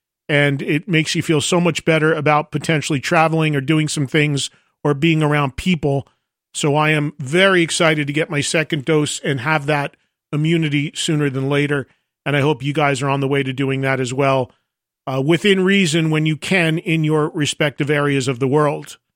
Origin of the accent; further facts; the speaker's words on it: New Jersey, United States; But in my home state of New Jersey, it is possible for most people to get the vaccine